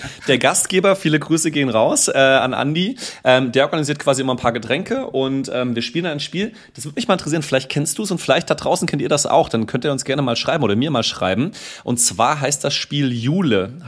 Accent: Burkauen, Hesse, Germany; also born or lived in Frankfurt; ich bin ja zwar in Frankfurt geboren, aber in Osthessen, der Ort heißt Burkauen, das ist so in der Nähe von Fulda, könnt ihr mal googeln, ganz nette Gegend da, aber da ist halt natürlich nicht viel

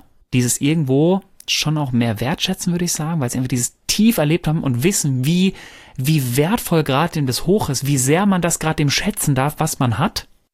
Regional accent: North Rhine-Westphalia, Germany

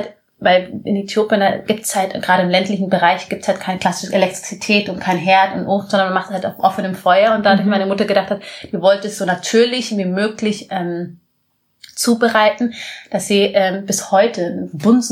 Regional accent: Munich, Bavaria, Germany; Also ich bin in Neuhausen groß geworden. Und da lebt auch noch meine Familie

